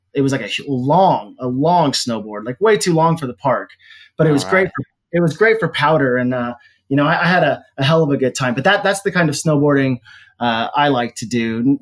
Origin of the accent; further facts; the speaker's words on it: Oklahoma, United States; I grew up skateboarding in Oklahoma